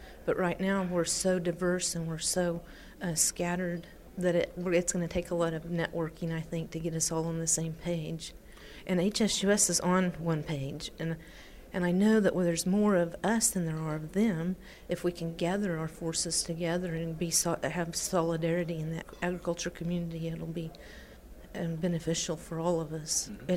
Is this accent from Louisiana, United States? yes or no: no; Canton, Oklahoma, United States; I'm from Canton, Oklahoma, and our ranch is the Chain Ranch, Chain Land and Cattle Company